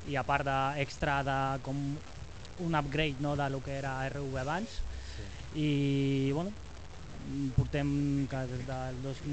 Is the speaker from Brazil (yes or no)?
no; Ukraine; soc d'Ucraïna